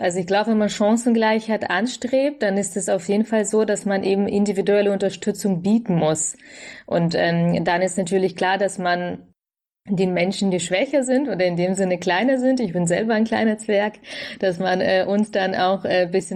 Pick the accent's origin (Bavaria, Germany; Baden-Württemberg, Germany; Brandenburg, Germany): Bavaria, Germany; in Bayern, wo ich herkomme